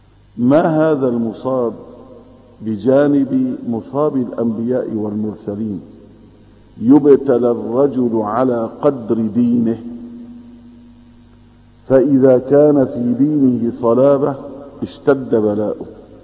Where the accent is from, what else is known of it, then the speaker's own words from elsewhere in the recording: Al-Bab, Aleppo Governorate, Syria; عن بلدتنا، في بلدة الباب شيء عجيب أيها الإخوة